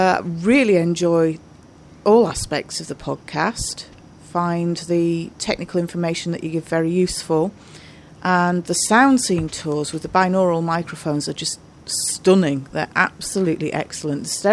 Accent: England, United Kingdom; accent: northern English; I went to school in a place called Sheffield in England, and there I actually had to learn, really, to have a less northern accent.

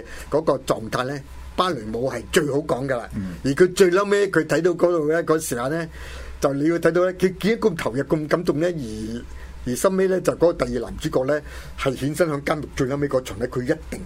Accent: Hong Kong; 尤其是我們香港人看的時候呢就很正

